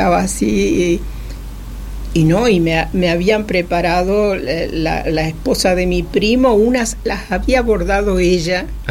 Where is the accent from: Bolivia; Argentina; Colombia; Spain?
Argentina; born there; sangre checa tengo, nací en Argentina